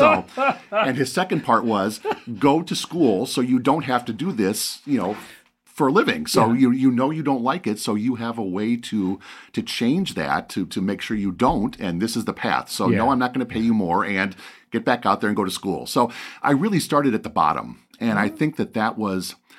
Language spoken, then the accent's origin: English; Sherrard, Illinois, United States; We grew up out in Sherrard.